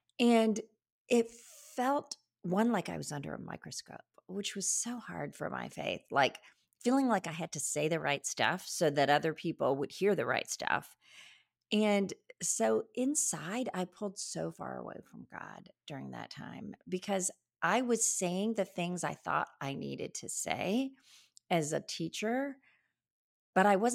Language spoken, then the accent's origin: English; India; born there; So I got polio as an infant when I was born in India